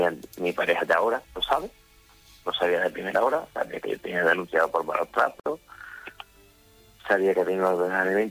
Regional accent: Seville, Andalusia, Spain; yo soy de Sevilla.

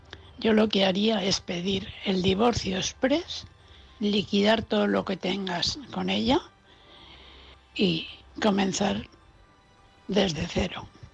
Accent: Valencia, Valencian Community, Spain; de Valencia.

